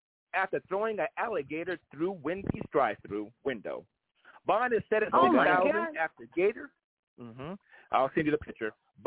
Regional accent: Brooklyn, New York, United States; No, I'm from New York, from Brooklyn.

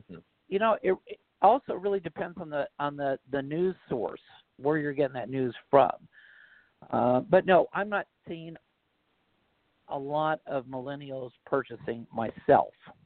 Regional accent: California, United States; I moved from the South Bay to the Inland Empire out in Temecula for quite a long time, and then I moved back. But I saw a lot of people from South Bay, actually a lot of people I grew up with out here

